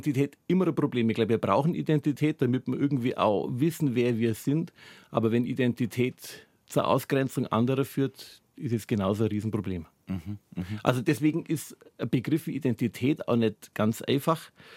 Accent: Bavaria, Germany; Gempfing ist es ja eben nicht weit weg von da, wo ich her bin, sozusagen alles aus dem Rainer Winkel, dem Lech-Donau-Winkel, der sich da in der Nähe von Rhein am Lech so ergibt.

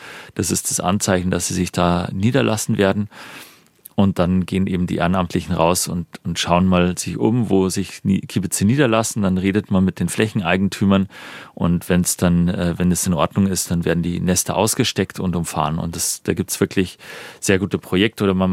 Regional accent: Bavaria, Germany; ich bin aus dem Landkreis Landshut, aus dem südlichen Landkreis Beuffelsbiburg, auch wenn man es nicht hört

